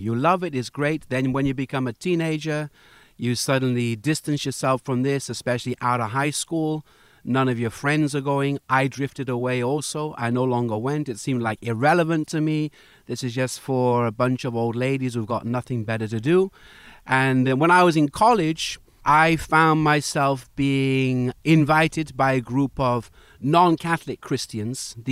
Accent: Wales, United Kingdom; I was a cradle Catholic, had to go to church every Sunday with my family. I'm from Wales.

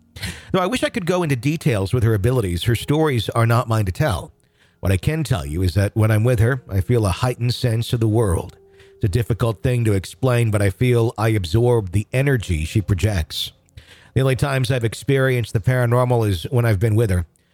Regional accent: Wisconsin, United States; now in Minneapolis, United States; I'm from Wisconsin, but moved to Minneapolis a few years back.

